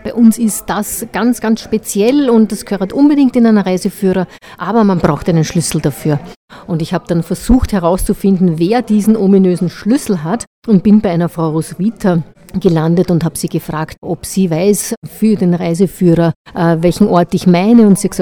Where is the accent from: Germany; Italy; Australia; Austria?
Austria; Vienna; born there; now in Weinviertel, Austria; Stimmt, ich bin eine gebürtige Wienerin, lebe aber schon fast 3 Jahrzehnte im Weinviertel